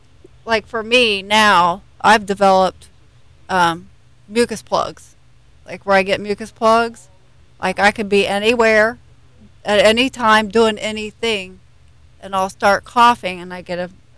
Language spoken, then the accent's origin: English; Ohio, United States; now in Atlanta, United States; because we're originally from Ohio, born in Ohio, moved to Atlanta in 2009